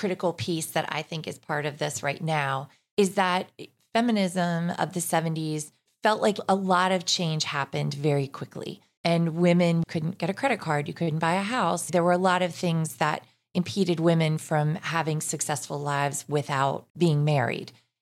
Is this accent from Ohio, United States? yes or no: yes; Cincinnati, Ohio, United States; you did some training in Cincinnati, my hometown.